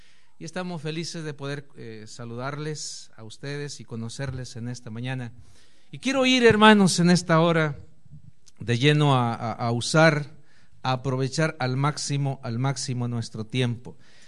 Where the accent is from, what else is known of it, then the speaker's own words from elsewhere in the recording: Nuevo León, Mexico; also born or lived in Chihuahua / Sonora; now in Tecate, Mexico; Venimos de Tecate, ¿cierto? Ahí estamos trabajando. Somos oriundos del estado de Nuevo León. Sin embargo, trabajamos casi 18 años en el estado de Chihuahua, el estado grande de México. Luego 9 años en Sonora, el segundo estado más grande del país, Sonora.